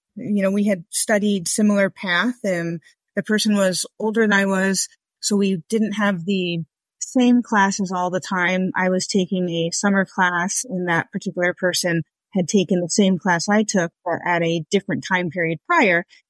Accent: Connecticut, United States; I am originally from Connecticut. I think growing up, my life was characterized by Girl Scouts.

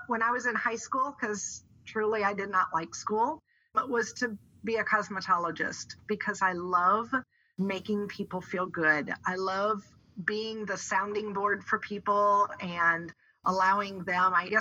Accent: Augusta, Missouri, United States; I grew up in Augusta, Missouri. I am the oldest of four children.

